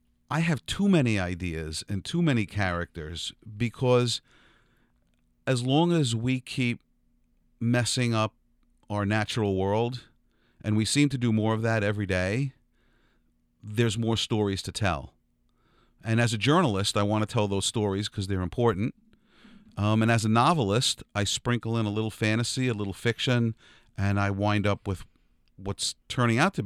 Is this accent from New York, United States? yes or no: yes; East Rockaway, New York, United States; Yeah, so I grew up in East Rockaway, New York